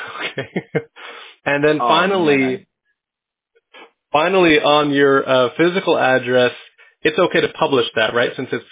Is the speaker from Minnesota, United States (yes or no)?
no; San Diego, California, United States; I grew up in San Diego, so I definitely know, Escondido and surrounding through and through.